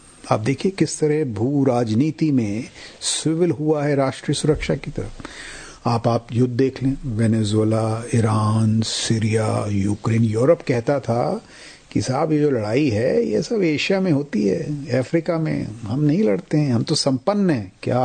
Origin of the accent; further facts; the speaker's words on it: Bhadravas, Uttar Pradesh, India; मैं एक जिस गांव से हूँ भद्रवास कानपुर जिले में, वहाँ पे जब मैं आई वॉज यंग